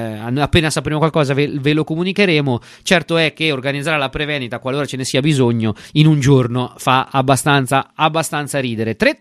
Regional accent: Termoli, Molise, Italy; Sono di Termoli

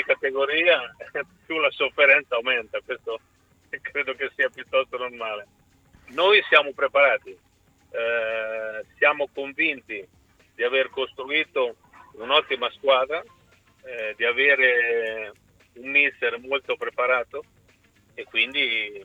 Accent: Ancona, Marche, Italy; io sono anconetano e so che questo è un vizio di noi anconetani.

